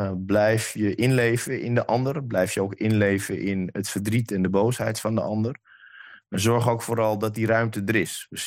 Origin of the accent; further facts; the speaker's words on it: Amsterdam, North Holland, Netherlands; daar moeten we ons als Amsterdammers en ook in Noord niet zoveel van aantrekken